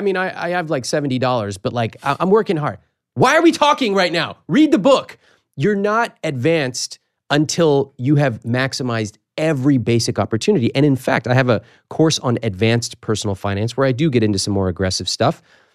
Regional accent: United States; born there; I feel so fortunate that I was born in America where I can build a business like this.

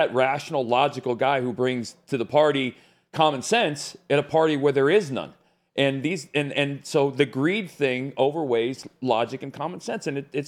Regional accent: Arizona, United States; I grew up in Arizona. Nobody's born and raised in Phoenix.

